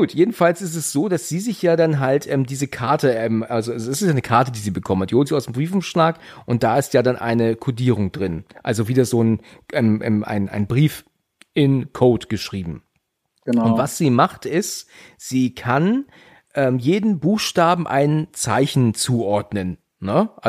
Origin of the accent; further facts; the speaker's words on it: Hesse, Germany; Ich komme aus der Nähe von Frankfurt eigentlich.